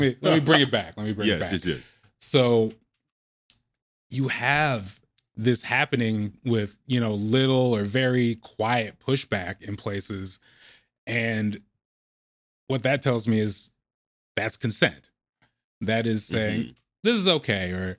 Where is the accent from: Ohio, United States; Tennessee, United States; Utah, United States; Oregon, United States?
Oregon, United States; Lake Oswego; I grew up in Lake Oswego, Oregon.